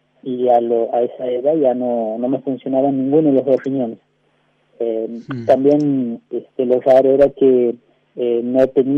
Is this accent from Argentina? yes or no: yes; Santiago del Estero, Argentina; soy de Santiago del Estero.